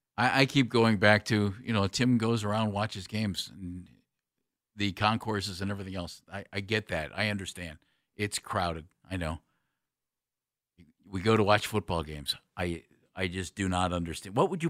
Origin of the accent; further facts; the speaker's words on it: Ohio, United States; I grew up in Summit County. I grew up around Blossom Music Center. I've always looked at everything as a region